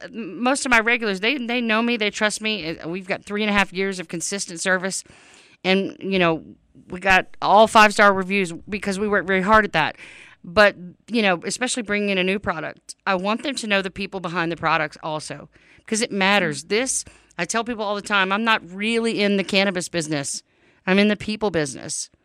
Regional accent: United States; because I'm an adult and I'm an American, you know, and I'm a human being, you know?

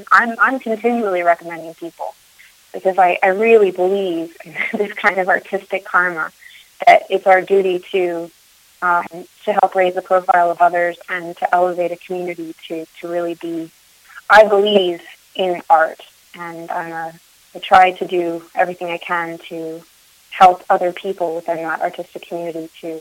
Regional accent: Montreal, Quebec, Canada; also born or lived in Florida; I'm from Montreal originally. I grew up between Montreal and Florida.

